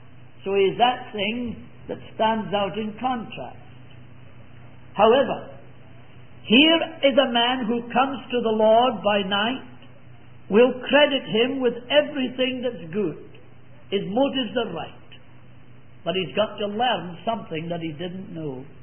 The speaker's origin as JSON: {"language": "English", "region": "Scotland", "country": "United Kingdom", "said": "No, sir, I'm not Irish. So I came from Scotland."}